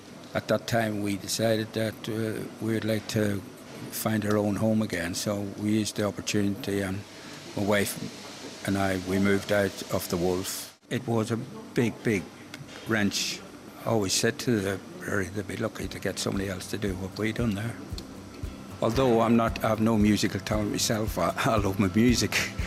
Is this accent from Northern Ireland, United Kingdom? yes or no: yes; Northern Ireland, United Kingdom; born there; now in Coventry, United Kingdom; I was born in Northern Ireland, obviously, with this accent. Come to Coventry in 66 and haven't left since.